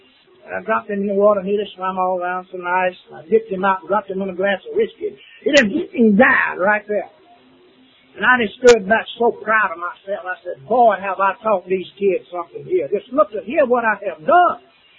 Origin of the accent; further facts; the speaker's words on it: Lincolnton, Georgia, United States; I'm from Lincolnton, Georgia. Little town, 1,406 people.